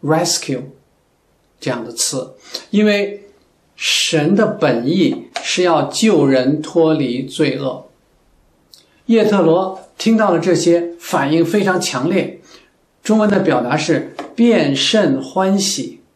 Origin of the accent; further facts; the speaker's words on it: China; 根据圣经人口学，我们中国人也是挪亚的后代，是闪的后代。